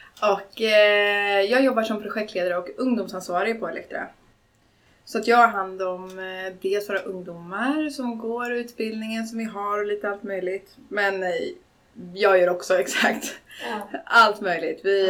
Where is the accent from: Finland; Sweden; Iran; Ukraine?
Sweden; Karlskoga, Örebro County; jag var hemma i Karlskoga i helgen.